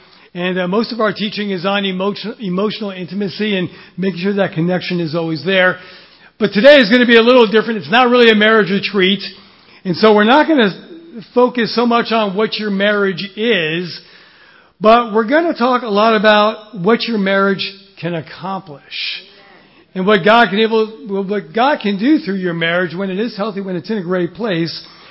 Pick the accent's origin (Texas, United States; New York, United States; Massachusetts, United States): New York, United States; It is great to be here in New Jersey. We are originally from New York.